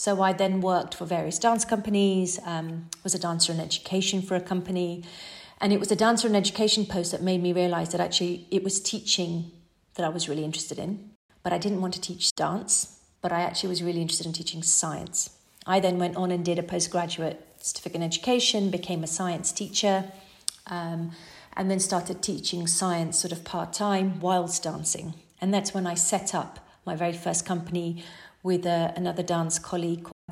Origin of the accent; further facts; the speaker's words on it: Malaysia; being born and brought up in Malaysia. So it was actually different languages.